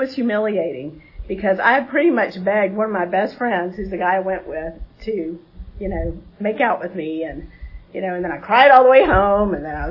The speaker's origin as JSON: {"language": "English", "region": "Georgia", "country": "United States", "tie": "born or raised there", "said": "I grew up in down near Fort Benning, Georgia. My dad was retired military."}